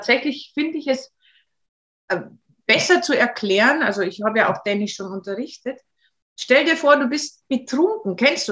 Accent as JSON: {"language": "German", "region": "Bavaria", "country": "Germany", "lives_now": "Denmark", "said": "Wir haben es versucht, in Deutschland zu lernen. Wir sind ja aus Bayern"}